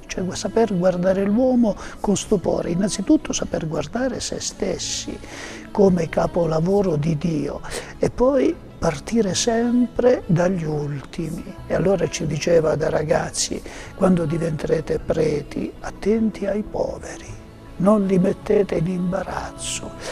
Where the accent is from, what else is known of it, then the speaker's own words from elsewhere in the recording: Alessano, Apulia, Italy; anch'io sono di Alessano